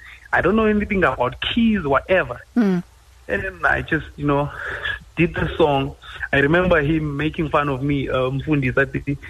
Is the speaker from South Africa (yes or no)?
yes; Makaya, South Africa; growing up in Makaya, we were always told that you can never sit on a chair kunabantu abadala